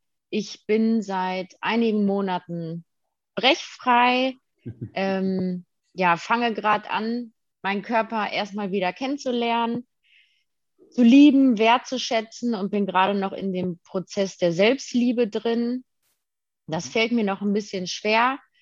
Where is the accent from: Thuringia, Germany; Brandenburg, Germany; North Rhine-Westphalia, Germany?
North Rhine-Westphalia, Germany; Detmold; Ich komme aus Detmold. Ich bin 28 Jahre alt jetzt geworden